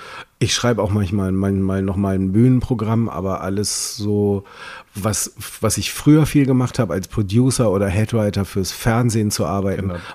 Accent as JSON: {"language": "German", "region": "Schleswig-Holstein", "country": "Germany", "also_born_or_lived": "Hamburg", "said": "Also Hamburg wird immer bleiben, aber ich bin Schleswig-Holsteiner."}